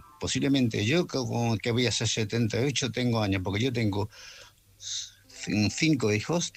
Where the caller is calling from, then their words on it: Malaga, Andalusia, Spain; de Málaga.